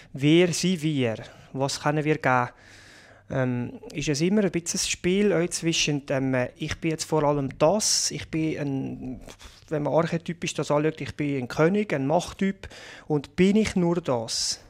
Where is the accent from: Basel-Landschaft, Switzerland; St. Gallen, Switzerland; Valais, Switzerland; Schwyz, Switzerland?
Valais, Switzerland; Und ich dachte, hey, wo bist du eigentlich hier aufgewachsen? In so einer wunderschönen Gegend, mit einigermaßen noch Takter, Natur, Berge, Pflanzen.